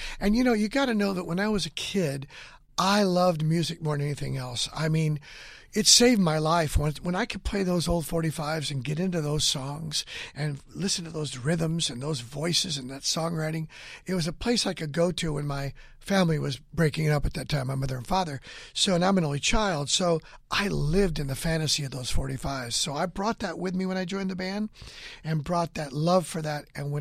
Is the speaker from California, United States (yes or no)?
yes; Hanford, California, United States; I went back to my hometown of Hanford, California, and I just hung out in that town and, you know, with old friends and drove up down Main Street and saw my old house where I was raised